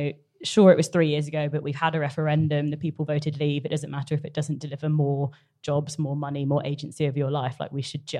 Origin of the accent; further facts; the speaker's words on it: South West England, United Kingdom; like, I'm from North Cornwall, so it is not people's vote central.